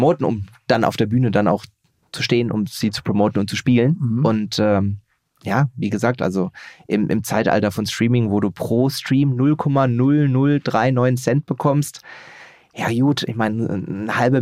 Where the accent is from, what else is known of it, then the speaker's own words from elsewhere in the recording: Heilbronn, Baden-Württemberg, Germany; War ich in meiner Heimatstadt in Heilbronn